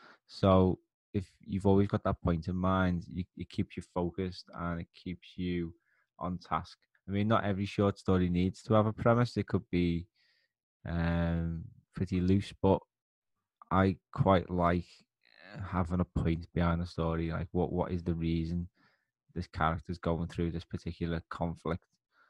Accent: Liverpool, North West England, United Kingdom; And he's from my hometown of Liverpool as well, which is always a bonus.

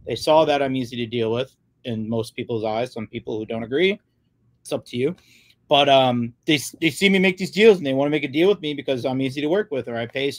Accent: New Jersey, United States; oh, your store's not in Detroit? No, like, I'm from New Jersey.

